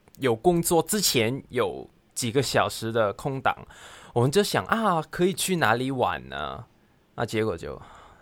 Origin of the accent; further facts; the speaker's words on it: Hong Kong; accent: Hong Kong; 我就发现哦，原来我的港腔还真的是很正宗，很真的